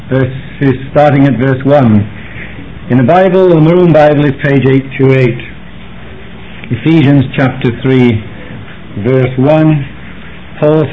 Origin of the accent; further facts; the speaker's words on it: Wales, United Kingdom; now in United States; Now, if you wonder what my accent is, I'm Welsh, I'm not Irish. And if you remember, I actually came over on March the 14th, 2.5 years ago.